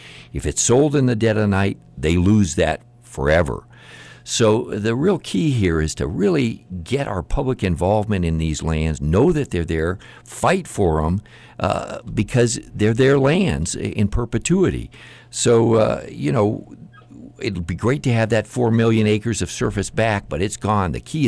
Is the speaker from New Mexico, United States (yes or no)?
yes; New Mexico, United States; Well, you know, I grew up in New Mexico, was interested in the people that lived here for thousands of years